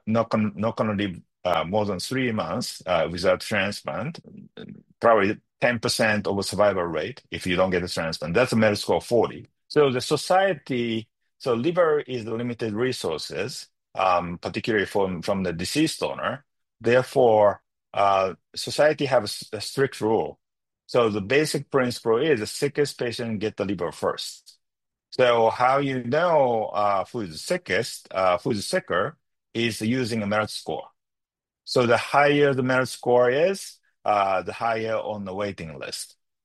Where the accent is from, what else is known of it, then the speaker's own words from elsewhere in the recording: Japan; So I'm originally from Japan.